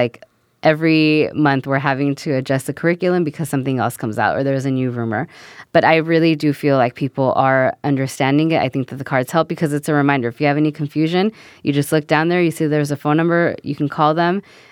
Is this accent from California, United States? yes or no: yes; Oakland, California, United States; I'm actually born and raised in the Fruitvale neighborhood.